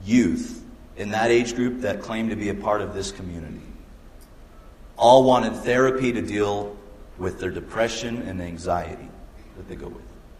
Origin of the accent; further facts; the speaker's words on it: United States; you know, as an American, I believe that we live in a nation that's 100% about equality.